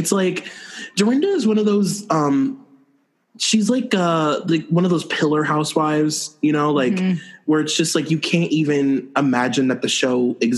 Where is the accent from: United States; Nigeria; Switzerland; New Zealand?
United States; Cleveland, Ohio; So I grew up in like Cleveland area.